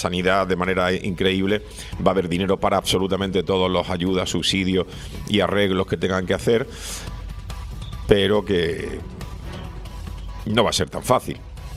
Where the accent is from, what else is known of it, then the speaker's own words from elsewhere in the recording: Spain; Al final, somos los españoles los que vamos a tener que pagar la deuda.